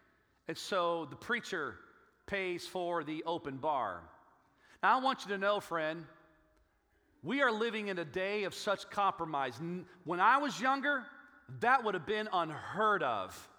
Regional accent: Chicago, Illinois, United States; some of my very, very best friends growing up in Chicago, they were of the black race.

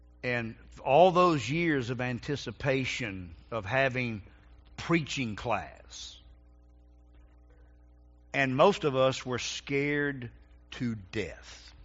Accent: North Carolina, United States; I was called by the Lord back to my home state, go Tar Heels, and I went to pastor this little church called North Graham Baptist Church.

